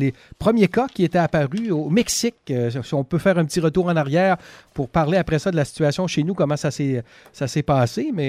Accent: Quebec, Canada; chez nous en Gaspésie

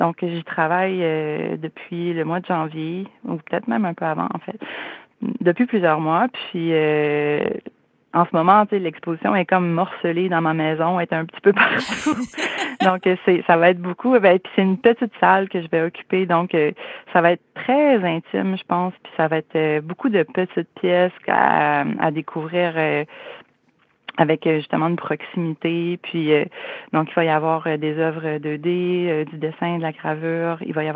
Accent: Carleton-sur-Mer, Quebec, Canada; habité une vingtaine d'années à Québec, je suis revenue en Gaspésie ça va faire 5 ans l'automne. Puis en revenant en Gaspésie, parce que je suis originaire de la Gaspésie.

